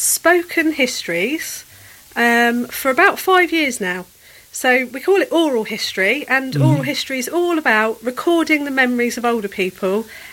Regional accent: Portsmouth, South East England, United Kingdom; born there; I was born in Portsmouth.

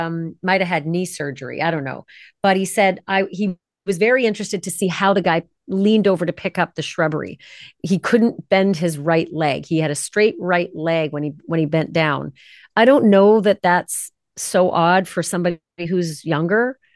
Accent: Winnipeg, Manitoba, Canada; And I'm from Winnipeg

